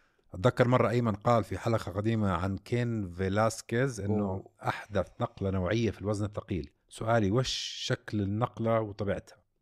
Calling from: Algeria; أنا متابعكم من الجزائر

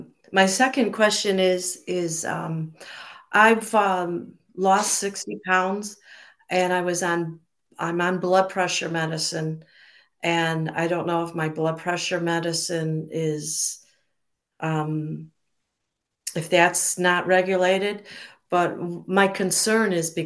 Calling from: Florida, United States

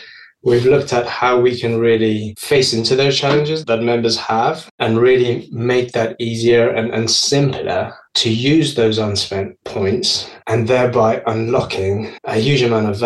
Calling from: London, United Kingdom; I'm calling in from London, U.K.

